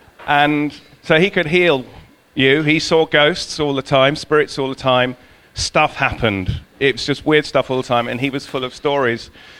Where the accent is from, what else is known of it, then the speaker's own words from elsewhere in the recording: East of England, United Kingdom; I was born in Essex. I'm an Essex boy. I'm not from around here. And I was lucky enough to be brought up near a farm, right next to a farm. I was brought up on the edges of Epping Forest.